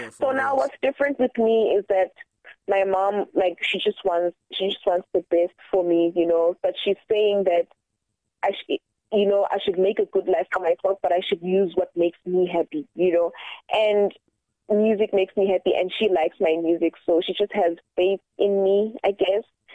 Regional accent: Johannesburg, Gauteng, South Africa; and we're from Hillbrow, like we always do this for the passion

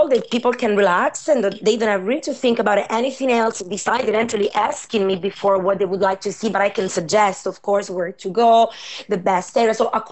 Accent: Calabria, Italy; born there; English is a second language; also born or lived in Sicily; I was born in Calabria, which is basically the last region of Italy in front of Sicily. And I spent most of my time between Calabria and Sicily when I was studying down there.

